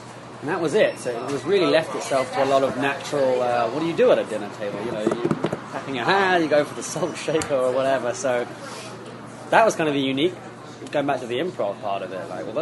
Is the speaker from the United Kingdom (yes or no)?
yes; United Kingdom; especially as a Brit.